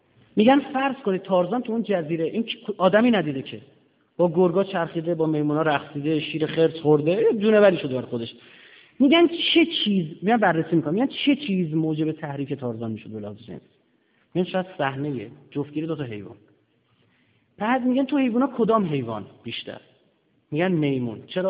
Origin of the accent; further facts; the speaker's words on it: Iran; ما ایرانیام و ایرونیا تا سالهای گذشته میخواستن شاعرامو شعر بگن